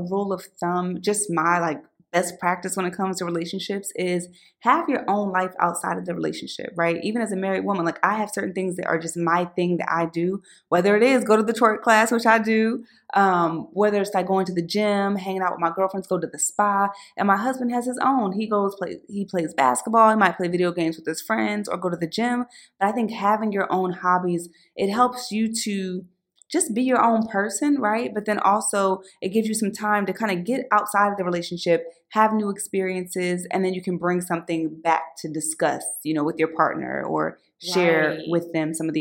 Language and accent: English; Philadelphia, Pennsylvania, United States; I know back when I was growing up in Philly, you know, just as a young girl